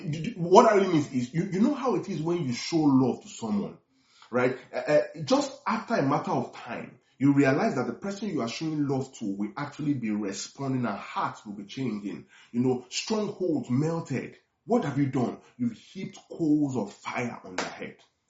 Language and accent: English; Lagos, Nigeria; You will know that I'm a Yoruba boy. You will know that I grew up in Lagos